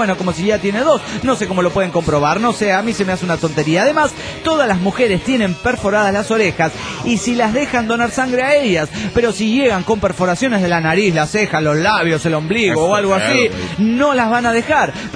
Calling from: Cochabamba, Bolivia; de Cochabamba, Bolivia.

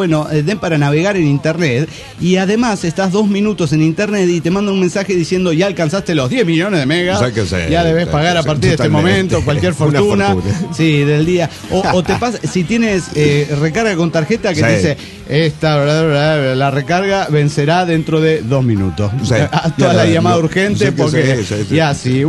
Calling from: Buenos Aires, Argentina; de Buenos Aires, Argentina.

